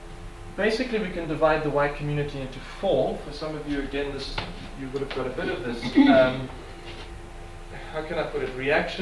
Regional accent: South Africa; but how does a white South African who's supposed to be for apartheid ended up being against apartheid?

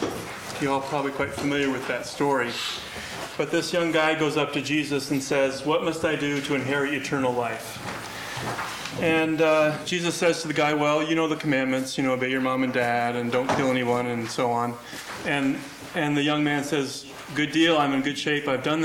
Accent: Minnesota, United States; even though we grew up in Minnesota, I did not grow up Lutheran, but I feel akin because I grew up there.

